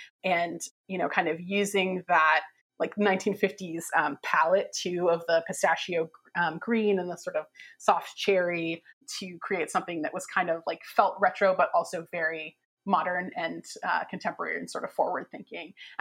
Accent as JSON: {"language": "English", "town": "Berkeley", "region": "California", "country": "United States", "tie": "born or raised there", "said": "I grew up in Berkeley in California, and on, you know, sort of special weekends, my family would go out to San Francisco"}